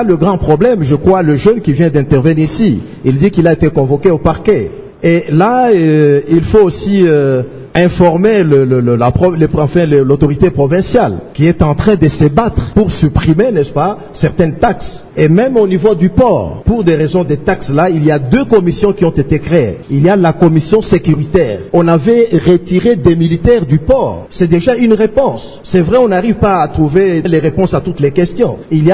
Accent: Manono, Tanganyika, DR Congo; Soyez certains, parce que moi-même, je suis de Manono.

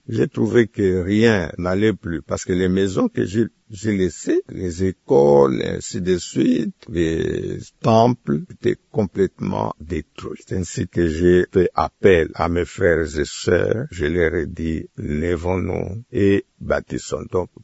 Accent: Kindu, Maniema, DR Congo; c'est un lieu que je connais parce que j'ai grandi à Kindu pour avoir commencé mes études primaires et une partie des humanités.

